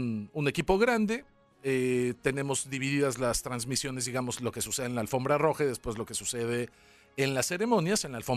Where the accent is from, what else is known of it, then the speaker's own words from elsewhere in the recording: Mexico City, Mexico; Vengo de Ciudad de México.